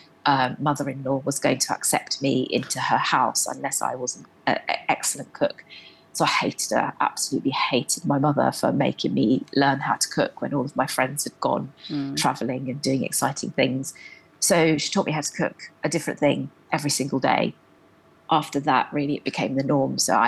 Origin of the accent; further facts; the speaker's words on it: Tanzania; born there; Her dad was not very well back in Tanzania, where I was born in Tanzania.